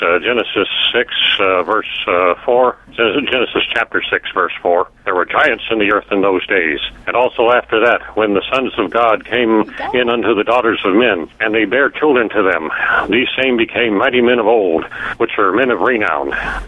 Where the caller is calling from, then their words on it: Michigan, United States; I'm calling from Michigan